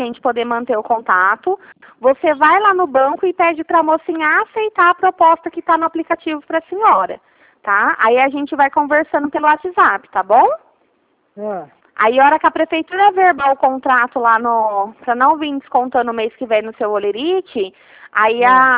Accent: Ribeirão Preto, São Paulo, Brazil; Eu sou daqui de Ribeirão Preto

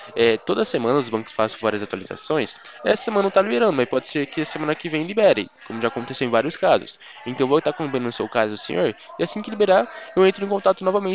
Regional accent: Americana, São Paulo, Brazil; eu sou de Americana, São Paulo

